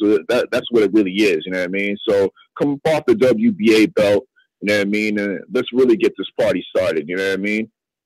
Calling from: Hamilton, Ontario, Canada; I'm calling in from the Steel City. I'm out here in Canada. Just 40 minutes south of Toronto.

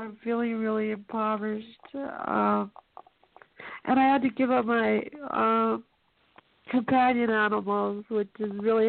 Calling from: Bellingham, Washington, United States; From Bellingham, Washington.

